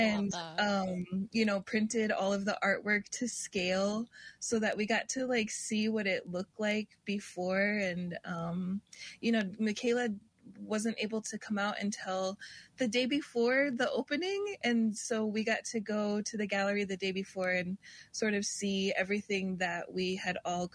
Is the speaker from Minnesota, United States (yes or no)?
yes; Minnesota, United States; also born or lived in Pine Ridge, South Dakota; I'm an enrolled member of the Oglala Lakota tribe. I'm originally from Pine Ridge, South Dakota, and I grew up a majority of my life here in Minnesota.